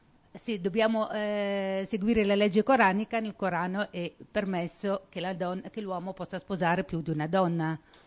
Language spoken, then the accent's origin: Italian; Tunisia; Buonasera a tutti, io sono tunisina